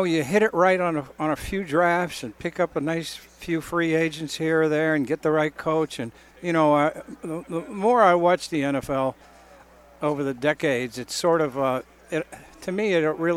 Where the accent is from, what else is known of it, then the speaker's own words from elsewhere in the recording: Pittsburgh, Pennsylvania, United States; the one I remember growing up in Pittsburgh when the Steelers were lousy